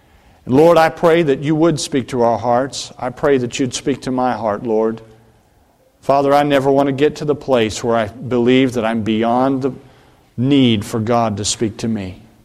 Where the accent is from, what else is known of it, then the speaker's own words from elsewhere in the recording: the South, United States; But for me, growing up in the South, there were very many of my classmates that didn't even know North Dakota was a state